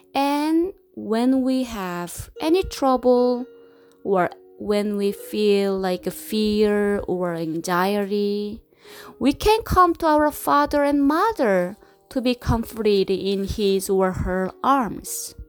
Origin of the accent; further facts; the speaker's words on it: South Korea; I planned to visit my hometown in South Korea last month, April, because I have not visited my parents for 5 years.